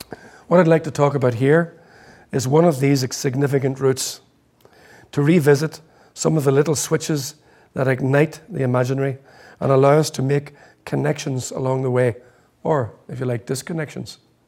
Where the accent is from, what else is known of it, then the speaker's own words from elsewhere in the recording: Belfast, Northern Ireland, United Kingdom; I'm from Belfast